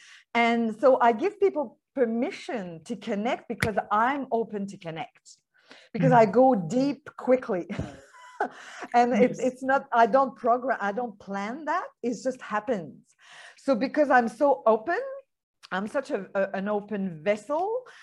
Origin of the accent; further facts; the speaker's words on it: Canada; English is a second language; now in Australia; I'm French Canadian, and I'm in Australia, like you.